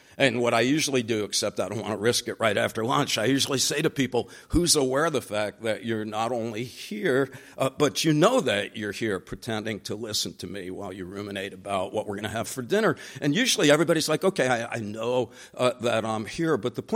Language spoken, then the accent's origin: English; New Jersey, United States; I grew up in New Jersey. I have a lot of these.